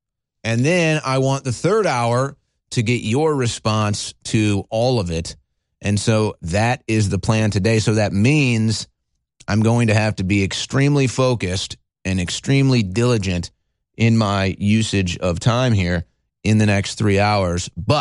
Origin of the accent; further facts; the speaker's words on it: St. Louis, Missouri, United States; A, I'm from St. Louis, Missouri, where Rush Limbaugh is from about 30 or so miles south of there.